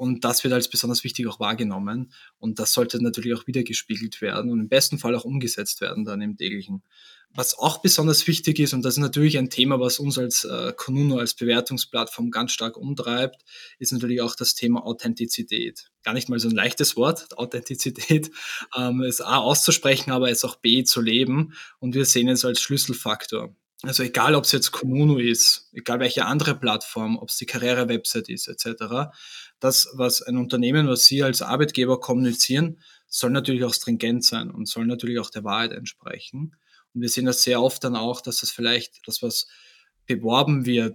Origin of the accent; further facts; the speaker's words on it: Vienna, Austria; Und wie man unschwer an meinem Dialekt erkennen kann, sitze ich hier in Wien, wo auch das Headquarter von Kununu ist.